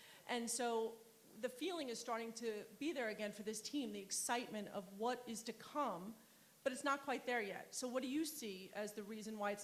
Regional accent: Manhattan, New York, United States; from Manhattan

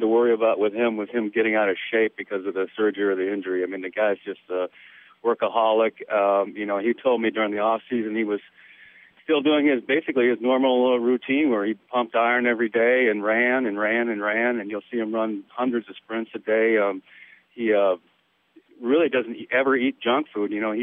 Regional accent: New London, Wisconsin, United States; also born or lived in Oshkosh; I grew up in New London, Wisconsin, eventually moved to Oshkosh. But we're small towns.

